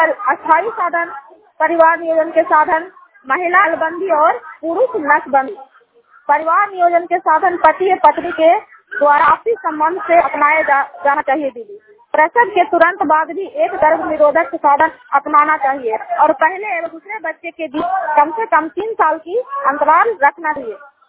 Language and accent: Hindi; Bihar, India; और मैं इनोद पंचायत नालंदा गांव की निवासी हूँ, नालंदा की निवासी हूँ